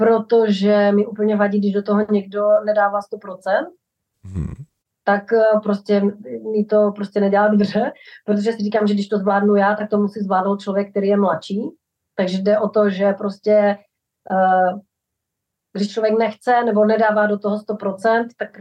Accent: Ostrava, Moravian-Silesian Region, Czechia; Protože jsem rodilý Ostravák. I podle zvuku a přízvuku to jde slyšet.

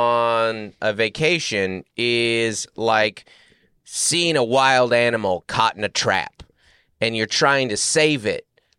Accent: Washington, United States; So growing up in Washington State, the Puyallup Fair, especially South Puget Sound, where I'm from, is like a big thing.

